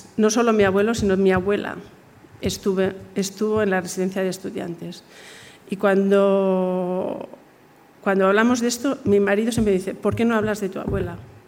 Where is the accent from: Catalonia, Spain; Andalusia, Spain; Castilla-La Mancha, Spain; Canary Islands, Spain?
Catalonia, Spain; Barcelona; yo he tenido una educación de la ILE, yo soy el producto de la ILE, en Barcelona, con una escuela que fundó a mi padre, con mi amiga Yoya, que está aquí.